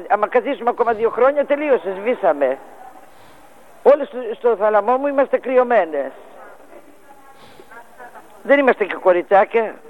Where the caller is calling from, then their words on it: Thebes, Central Greece, Greece; Είμαι κρατούμενη από τον Ελαιώνα Θηβών γυναικείες φυλακές.